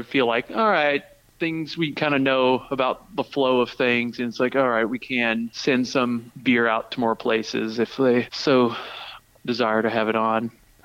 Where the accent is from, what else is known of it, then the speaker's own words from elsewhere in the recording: the South, United States; I don't know if it's because I'm originally from the South, but I have a bit of a sweet tooth.